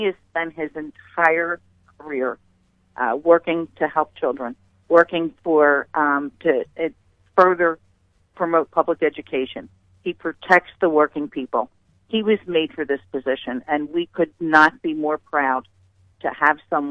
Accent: Pennsylvania, United States; I come from Bucks County, the Council Rock School District.

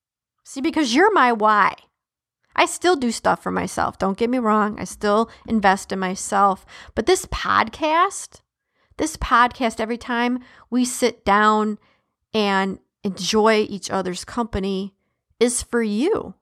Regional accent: Detroit, Michigan, United States; See, growing up in Detroit, I'm a native Detroiter.

